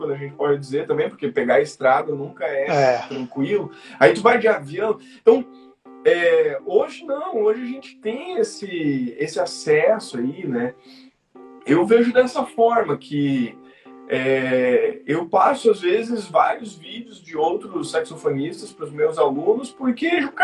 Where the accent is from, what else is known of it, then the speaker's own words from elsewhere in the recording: Rio Grande do Sul, Brazil; eu sou do interior do Rio Grande do Sul, lá no meio do Rio Grande do Sul, uma cidade no centro, inclusive, do Rio Grande do Sul